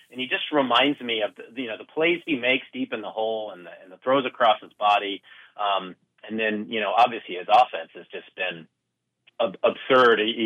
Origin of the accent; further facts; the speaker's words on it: Tallahassee, Florida, United States; born there; And you brought up the fact that I'm a Florida State fan. I was born in Tallahassee.